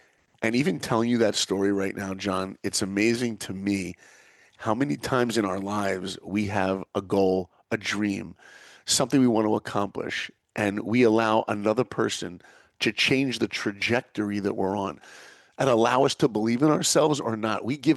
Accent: New York, United States; So I grew up in New York, in Long Island, very far from Hollywood, very far from films.

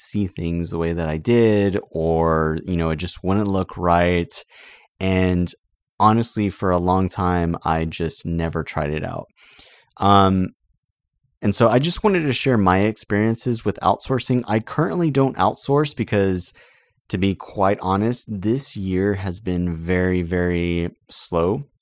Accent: San Antonio, Texas, United States; now in Waco, United States; when my wife and I moved to Waco, we're originally from San Antonio, I still stayed San Antonio based.

